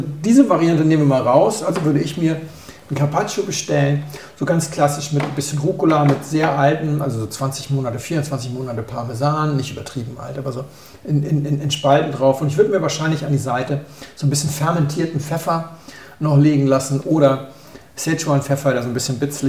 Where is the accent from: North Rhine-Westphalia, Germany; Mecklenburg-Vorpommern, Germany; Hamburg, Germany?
Hamburg, Germany; Ich bin ein Hamburger Jung.